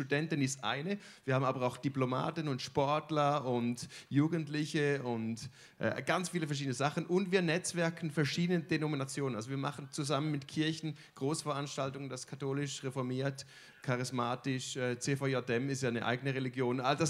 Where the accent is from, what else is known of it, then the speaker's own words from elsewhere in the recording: Switzerland; Ich bin Schweizer, ich komme aus der Schweiz.